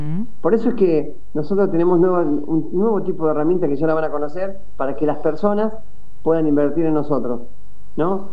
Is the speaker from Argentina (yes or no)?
yes; Argentina; Que nos preguntemos si nosotros como argentinos podemos hacer algo diferente.